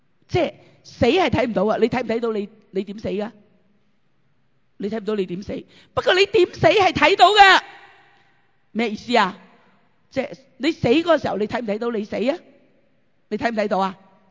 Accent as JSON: {"language": "Cantonese", "country": "China", "said": "我系中国人"}